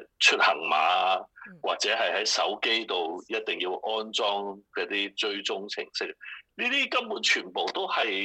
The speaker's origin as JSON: {"language": "Chinese", "country": "Hong Kong", "said": "至少我接触到所有在欧美国家的人，一讲起我来自香港，大家都以一种深表同情的态度望住你的时候"}